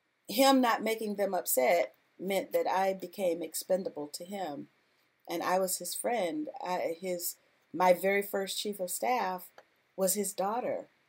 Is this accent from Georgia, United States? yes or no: yes; Georgia, United States; He was from Alabama, I was from Georgia.